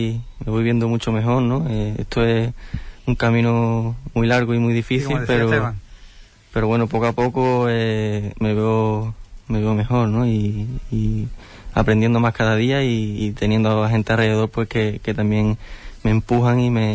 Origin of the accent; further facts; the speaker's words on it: Paterna del Campo, Andalusia, Spain; poco después tuve la suerte de poder torear aquí en mi tierra, en Paterna del Campo